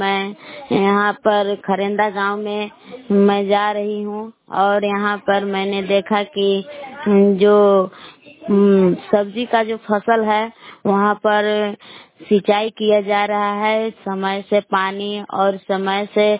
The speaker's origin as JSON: {"language": "Hindi", "town": "Belaon", "region": "Bihar", "country": "India", "said": "मैं बिलाव के निवासी हूँ"}